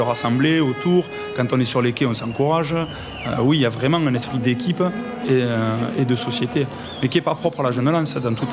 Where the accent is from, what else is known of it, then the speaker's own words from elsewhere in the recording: Sète, Occitanie, France; Je suis de Sète.